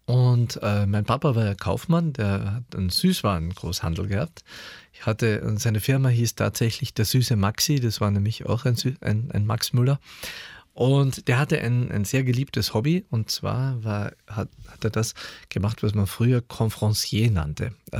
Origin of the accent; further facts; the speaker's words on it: Klagenfurt, Carinthia, Austria; Also ich bin ja in Klagenfurt geboren. Mhm. Und wir haben also gleich in der Nähe vom Theater gewohnt eigentlich.